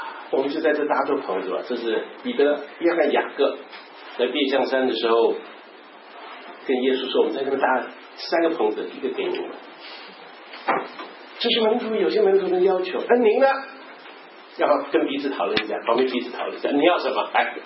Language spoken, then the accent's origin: Chinese; Taiwan; 我发现那是我家乡的，我觉得家乡有好几座山，那几座山我们称作火焰山，上面是光秃秃的